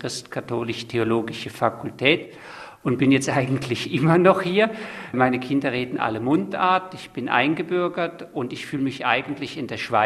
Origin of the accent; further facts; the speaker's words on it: Rhineland, Germany; born there; Ich bin in Deutschland, im Rheinland, geboren